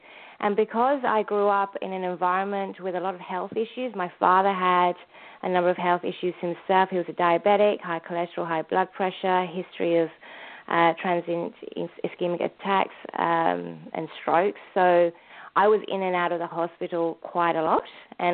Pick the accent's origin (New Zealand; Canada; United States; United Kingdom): United Kingdom; London; a fair distance from where I grew up in North London.